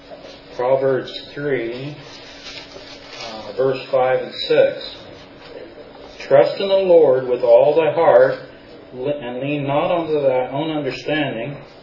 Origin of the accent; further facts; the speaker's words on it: Packwood, Iowa, United States; I'm from Packwood, Iowa, which is, if you look at the state of Iowa, the horizontal line at the bottom, and over here in the corner is a little hanging down part. Well, right there in that corner is where we're at.